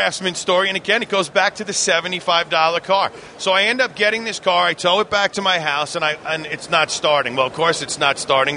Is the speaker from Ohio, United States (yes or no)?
no; New York, United States; Yeah, I'm a New Yorker through and through, you know.